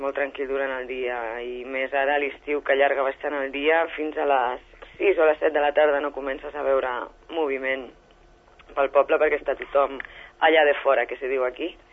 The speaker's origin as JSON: {"language": "Catalan", "town": "Barcelona", "region": "Catalonia", "country": "Spain", "tie": "born or raised there", "said": "Vam néixer i vam estar durant molts anys a Barcelona i fa 10 anys vam tornar a les arrels familiars"}